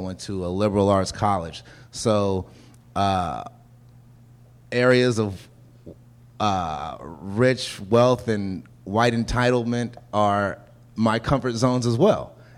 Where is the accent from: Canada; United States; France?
United States; Los Angeles, California; Hood Adjacent is my ode to how I grew up in Los Angeles and grew up in general, as far as someone who grew up in South Central